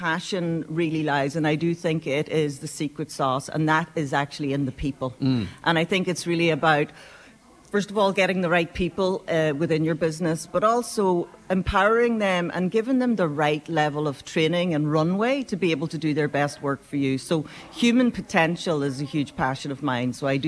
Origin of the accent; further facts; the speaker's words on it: Ulster, Ireland; Well, because I'm born and bred in Donegal.